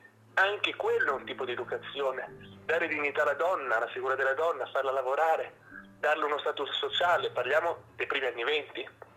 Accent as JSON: {"language": "Italian", "town": "Tresigallo", "region": "Emilia-Romagna", "country": "Italy", "tie": "born or raised there", "said": "io fin da bambino sapevo che ad Argenta, che sta a pochi chilometri da dove ho vissuto, Tresigallo"}